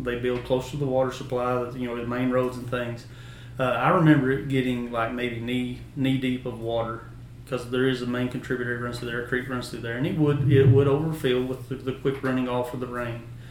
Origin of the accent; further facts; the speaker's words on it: Kentucky, United States; moved away; I was born and raised in Letcher County. I moved out. My parents divorced. Is one of the biggest reasons we moved out.